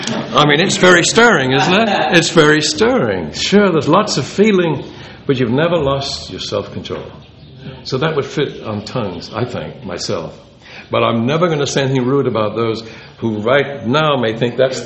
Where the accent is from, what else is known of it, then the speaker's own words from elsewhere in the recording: England, United Kingdom; since I grew up in England.